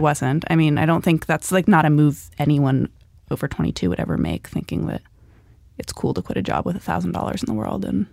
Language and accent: English; California, United States